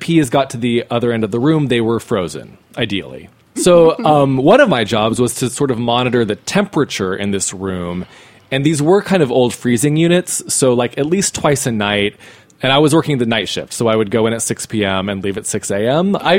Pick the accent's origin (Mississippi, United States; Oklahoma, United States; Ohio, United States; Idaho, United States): Idaho, United States; As you know, I'm from Idaho, from northern Idaho, not potato country, which is down south, but I'm from up north, which is on the Palouse